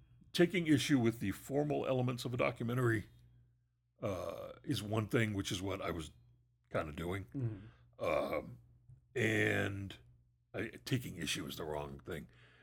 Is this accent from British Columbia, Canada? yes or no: yes; Vancouver, British Columbia, Canada; my best friend and I grew up here in Vancouver, so our relationship with the ocean has always been special.